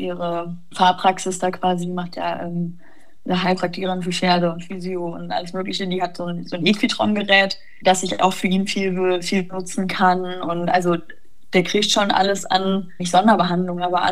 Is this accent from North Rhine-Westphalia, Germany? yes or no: yes; Warendorf, North Rhine-Westphalia, Germany; Ich meine, ich komme aus Warndorf